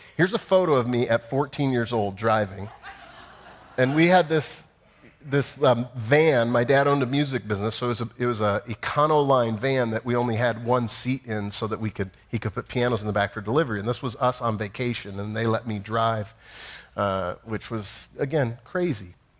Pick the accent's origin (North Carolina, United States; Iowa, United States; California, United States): Iowa, United States; now in New York, United States; And I was telling my daughters how I grew up in Iowa. We didn't have to.